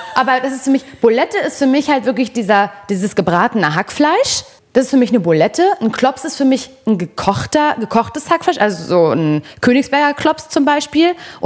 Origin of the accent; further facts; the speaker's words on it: East Germany, Germany; Ich komme ja aus Ostdeutschland.